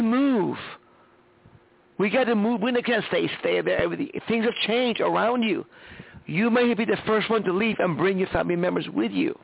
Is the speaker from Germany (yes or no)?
no; Iran; also born or lived in California; now in United States; Well, you know, I was born and raised in Iran. Came to America in 1977, and I stayed here because it was a better place.